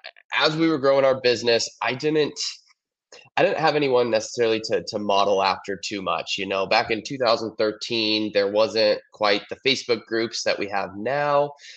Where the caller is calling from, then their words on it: Queen Creek, Arizona, United States; I'm in Queen Creek, Arizona today.